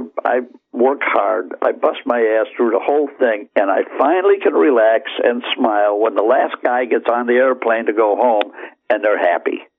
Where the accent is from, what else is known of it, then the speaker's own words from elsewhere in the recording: United States; And usually, because we're from the United States, which is not a whole lot of Norte Americanos go down there.